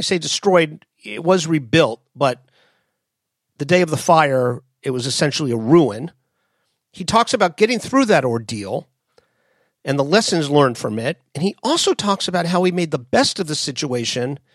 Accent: Florida, United States; Scott was a career changer who eventually moved down to Vero Beach in my home state of Florida.

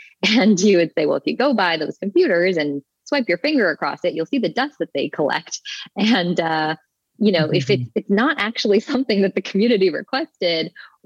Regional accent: Toronto, Ontario, Canada; growing up in Malvern in Toronto, I didn't.

